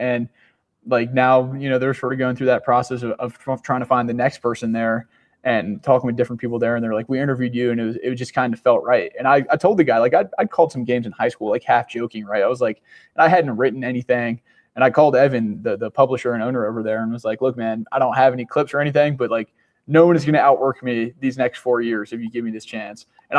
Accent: Norfolk, Virginia, United States; Like, I grew up in Norfolk, Virginia.

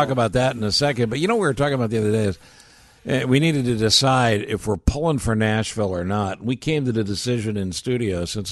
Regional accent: United Kingdom; as a Brit

